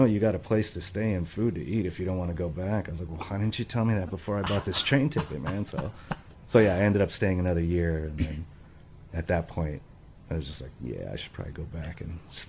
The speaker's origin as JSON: {"language": "English", "town": "Albuquerque", "region": "New Mexico", "country": "United States", "tie": "born or raised there", "also_born_or_lived": "Grand Forks, North Dakota", "said": "I guess I did most of my growing up in Albuquerque. Moved around a lot. My dad was in the Air Force. Okay. I was born in Grand Forks, North Dakota, but I think I spent the first year of my life there"}